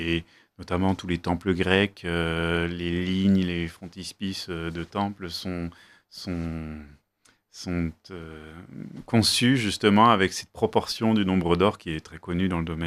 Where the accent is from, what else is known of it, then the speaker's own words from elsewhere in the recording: Munster, Grand Est, France; now in Besançon, France; moi, je viens d'Alsace, donc c'est juste un peu au nord, à 1h30 de route, village de Münster exactement. Et cela fait 10 ans que je suis sur place à Besançon